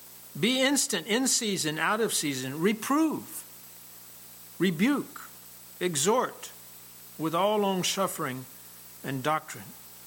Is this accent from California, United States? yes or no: no; Dallas, Texas, United States; I came from Dallas, Texas.